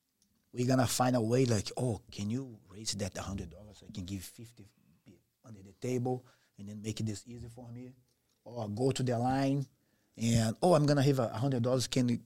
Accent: Rio de Janeiro, Brazil; English is a second language; it's hard to get your life together in my country

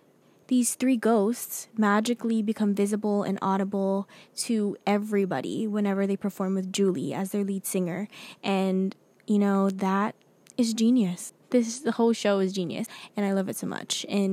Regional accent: Philippines; I'm old and I'm Filipino.

